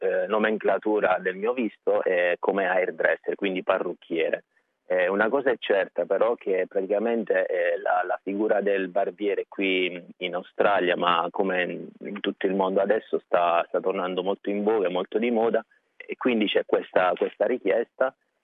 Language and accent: Italian; Guardiagrele, Abruzzo, Italy; vengo dall'Abruzzo, un paese in provincia di Chieti, Guardia Grele. Sono figlio di artigiani, tre generazioni di barbieri, e quindi si può dire che ce l'ho nel sangue, sono cresciuto dentro il salone.